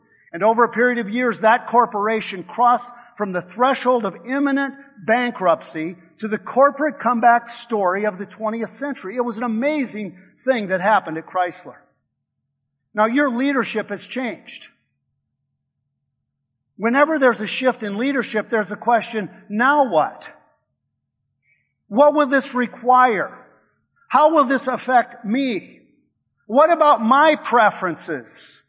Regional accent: Sioux Falls, South Dakota, United States; moved away as an adult; now in Cleveland, United States; In 1984, we moved from Sioux Falls, South Dakota to Cleveland, Ohio. I had never been that far away from home before. I was 24 years old. It was 1,000 miles away, and it was frightening.

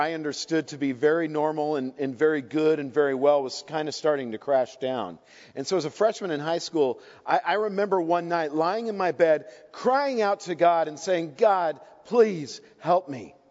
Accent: Colorado, United States; born there; But you got to understand, I was born in Colorado. I have every excuse to be a diehard Denver Broncos fan.

